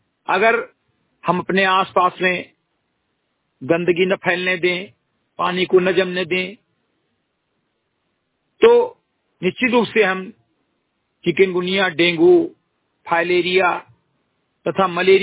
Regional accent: Simrigadhi, Uttar Pradesh, India; ग्राम सभा सिमरीगढ़ी विकासखंड मेंदवा जनपद बहराइच का मूल निवासी हूं

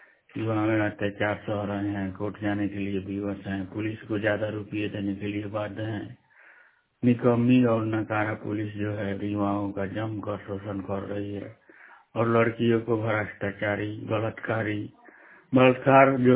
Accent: Sikta, Bihar, India; मैं सिकटा पश्चिम चंपारण का रहने वाला हूँ।

